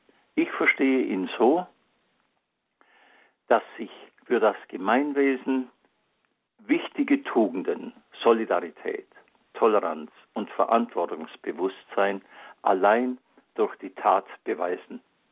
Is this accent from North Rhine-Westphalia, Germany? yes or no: no; Backnang, Baden-Württemberg, Germany; am gewerblichen Schulzentrum meiner Heimatstadt Backnang